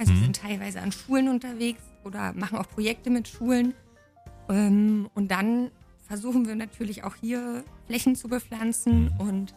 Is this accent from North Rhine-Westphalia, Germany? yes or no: no; Brandenburg, Germany; Und bei uns in Brandenburg ist es die Kiefer.